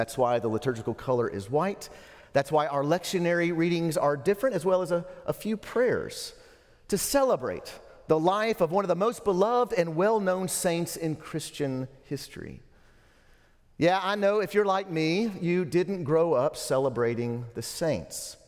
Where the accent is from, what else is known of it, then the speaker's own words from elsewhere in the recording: Lubbock, Texas, United States; moved away as an adult; I left my hometown of Lubbock, Texas to begin my first year of seminary in Dallas.